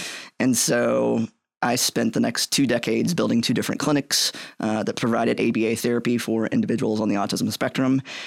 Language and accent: English; West Virginia, United States; moved away as an adult; now in Kentucky, United States; I've been here in Kentucky for 25 years now, I think, a little bit over that. So I came down from West Virginia to play basketball and run track at Center College